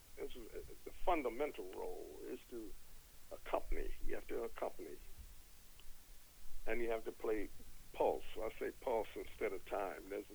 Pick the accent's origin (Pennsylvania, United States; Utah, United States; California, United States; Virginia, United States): Pennsylvania, United States; Philadelphia; now in New York, United States; But I didn't grow up in New York. I grew up in Philly, in Philly area.